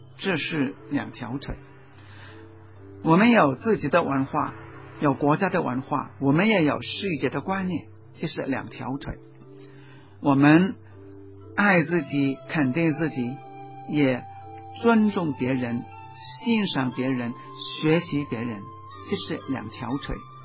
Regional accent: Hong Kong; 对我这个香港人来说，我一方面是中国人，另一方面也是香港人，我同时要肯定我香港人跟中国人的身份。

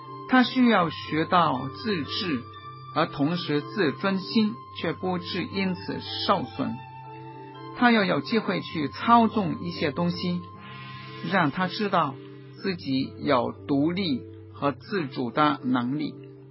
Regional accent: Guangdong, China; 我们广东人说是死党

